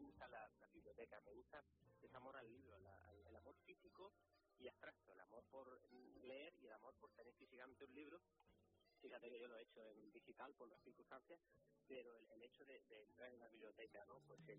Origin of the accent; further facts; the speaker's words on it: Málaga, Andalusia, Spain; Yo me siento muy malagueño